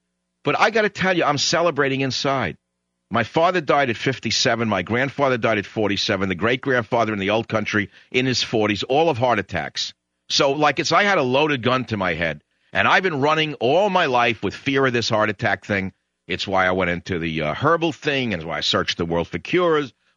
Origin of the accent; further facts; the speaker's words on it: New York, United States; accent: New York; They said I wouldn't last a day because my accent was too New York.